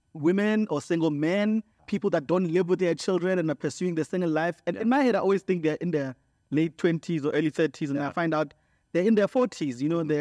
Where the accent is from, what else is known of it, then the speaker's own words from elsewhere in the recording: Mamelodi, Gauteng, South Africa; I come from Mamelodi, P3, next to the graveyard.